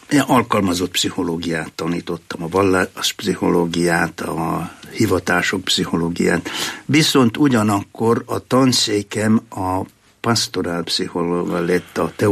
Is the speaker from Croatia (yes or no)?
yes; Croatia; also born or lived in Serbia; Én magyar vagyok. Jugoszláviába, most már mondják, Szerbiába születtem. Horvátországban nevelkedtem. Angliába jártam 30 évig minden nyáron, tehát az én lelkipásztori tapasztalatom az angol. olasz állampolgár vagyok, ezért az én identitásom az osztrák-magyar